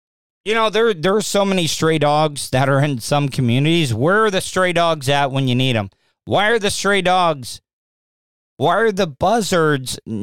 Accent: the South, United States; You know, growing up in the South, I've been to a lot of butchering of a cow from start to finish

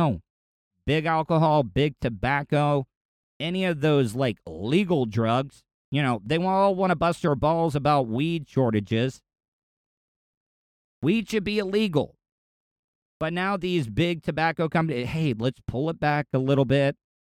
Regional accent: the South, United States; growing up in the South, living close to the most famous racetrack in the world

